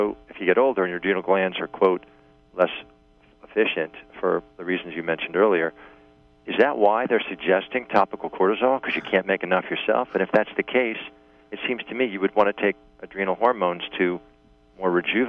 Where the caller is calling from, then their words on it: New York, United States; I'm from New York.